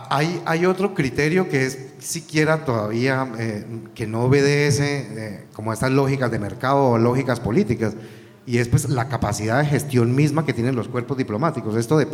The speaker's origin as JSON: {"language": "Spanish", "country": "Colombia", "said": "si esta gente es la que nos representa a nosotros como colombianos"}